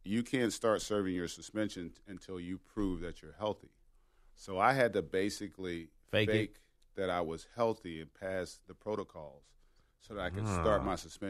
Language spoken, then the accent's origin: English; Las Vegas, Nevada, United States; I was born and raised in Vegas, I grew up a big Tart guy.